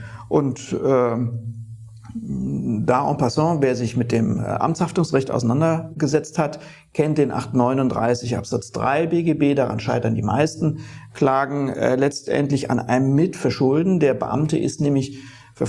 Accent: Bavaria, Germany; Man kann das nur als Franke ordentlich aussprechen.

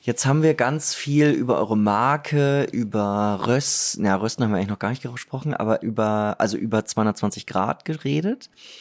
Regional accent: Germany; Jetzt ist es ja so, dass, ich bin Deutscher

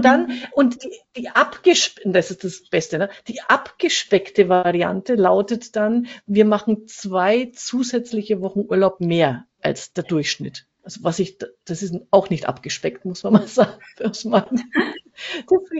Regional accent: Germany; Bei uns in Deutschland

